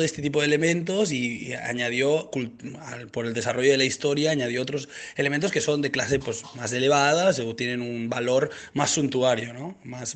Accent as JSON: {"language": "Spanish", "region": "Valencian Community", "country": "Spain", "said": "para mí, como valenciano, sentimos un poco la obligación siempre de hablar de la paella valenciana"}